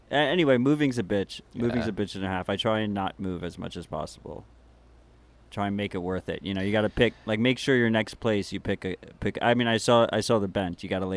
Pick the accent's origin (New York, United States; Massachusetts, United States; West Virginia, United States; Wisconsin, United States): New York, United States; And I get a little bit defensive as a New Yorker.